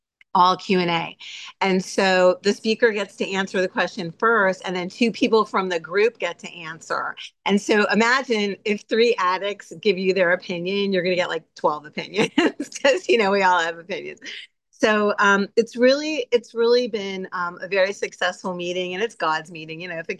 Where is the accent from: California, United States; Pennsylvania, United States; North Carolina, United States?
California, United States; San Diego; now in Portland, United States; I'm from San Diego, but always wanted to live in Portland.